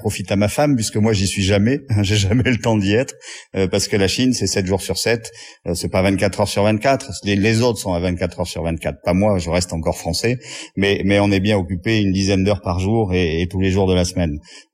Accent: France; Moi, je suis français.

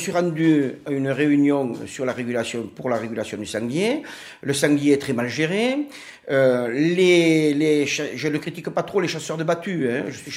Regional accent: Saint-Pons, France; born there; Je suis né à Saint-Pons.

